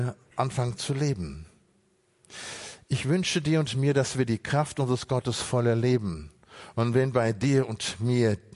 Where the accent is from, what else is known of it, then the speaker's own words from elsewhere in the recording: Halver, North Rhine-Westphalia, Germany; Ich komme ja aus dem Sauerland, auch hier nebenan, aus Halver, Bever